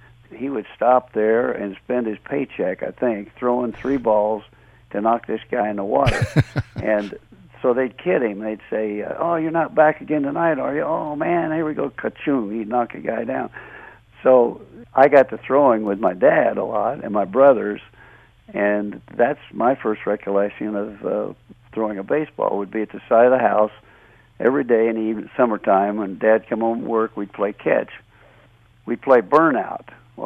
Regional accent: Anderson, Indiana, United States; Anderson won the state championship in 1937 and 1939. Well, both of those years were my growing up years

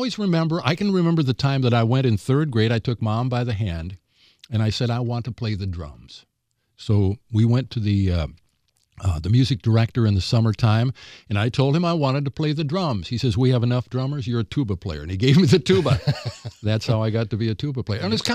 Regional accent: Waverly, United States; So it was a great experience when I came to my hometown, Waverly, when I was seventh or eighth grade.

